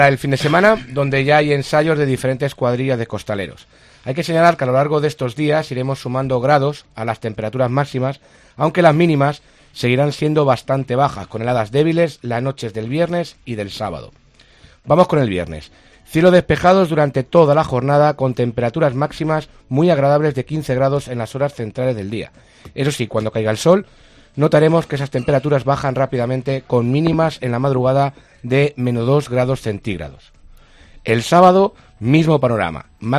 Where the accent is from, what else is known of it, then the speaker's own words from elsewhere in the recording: Málaga, Andalusia, Spain; yo soy del Perchel